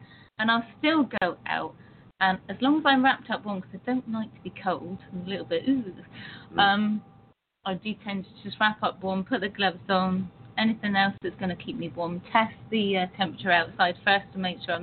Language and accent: English; United Kingdom; because obviously I'm British, You can kind of hear it.